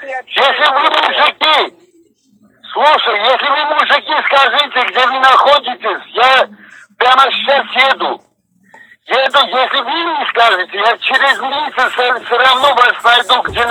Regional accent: Solnechnogorsk, Moscow Oblast, Russia; Я отсюда, из Подмосковья, Солнечногорска.

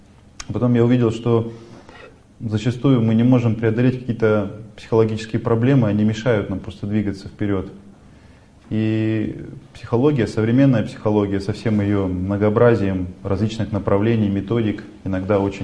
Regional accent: Altai Krai, Russia; Таким образом появился я, вот украинец. Вот, то есть сибиряк с украинской фамилией.

